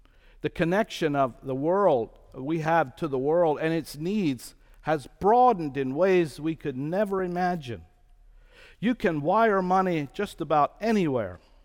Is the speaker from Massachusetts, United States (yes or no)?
no; Pennsylvania, United States; So before I came to Ohio from Lancaster County, Pennsylvania, now I know how to get here.